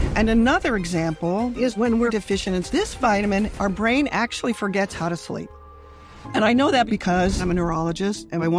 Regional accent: California, United States; Yes. I grew up in California.

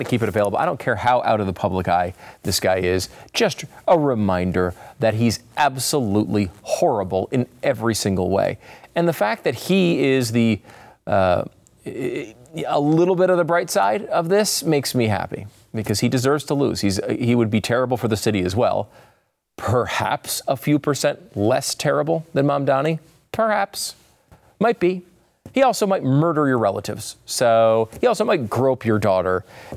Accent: New York City, New York, United States; I am a New Yorker, okay? I was born in New York.

